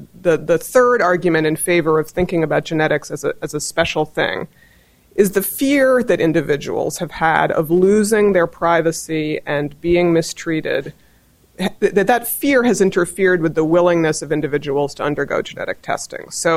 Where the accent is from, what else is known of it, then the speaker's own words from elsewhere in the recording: Massachusetts, United States; now in Washington, United States; I grew up in Massachusetts, and having lived in D.C. for 15 years